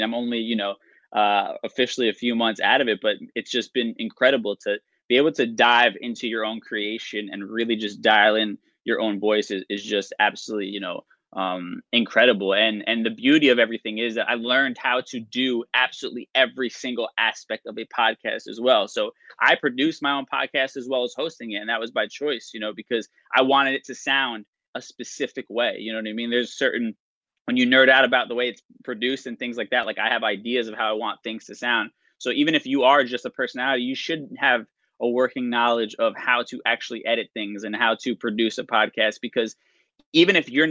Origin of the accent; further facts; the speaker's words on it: United States; born there; So I'm Puerto Rican, but I was born here in the States.